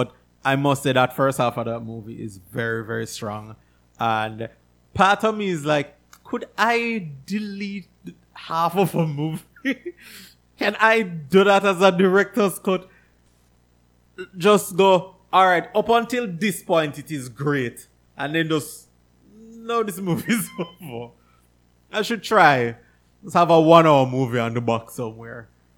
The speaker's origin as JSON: {"language": "English", "region": "England", "country": "United Kingdom", "tie": "born or raised there", "said": "There are things that I don't think of specifically as being English because I've been here my whole life."}